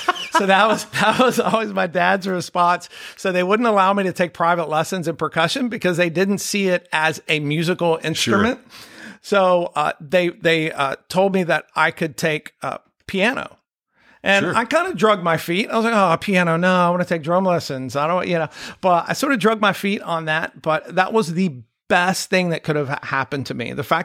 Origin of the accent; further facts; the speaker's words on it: Houston, Texas, United States; So I grew up in Houston, probably one of the few people you're going to meet that's actually from Houston and not from a suburb of Houston.